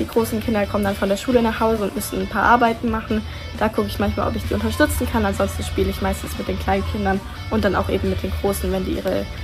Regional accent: Stuttgart, Baden-Württemberg, Germany; ich bin 18 Jahre alt, ich komme aus Stuttgart

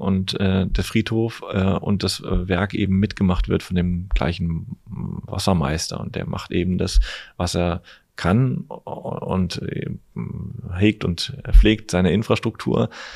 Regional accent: North Rhine-Westphalia, Germany; Wir kommen aus Nordrhein-Westfalen, stehe ständig im Stau

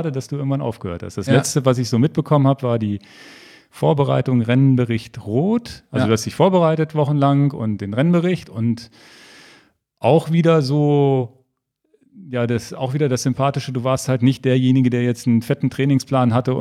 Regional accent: Hanover, Lower Saxony, Germany; born there; Ich bin in Hannover geboren.

